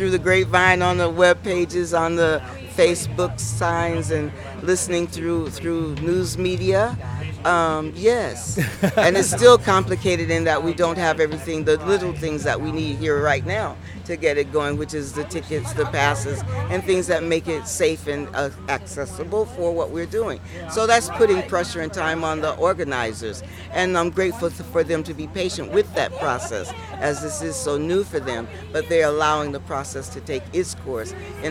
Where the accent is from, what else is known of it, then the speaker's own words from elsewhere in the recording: California, United States; from the Bay Area.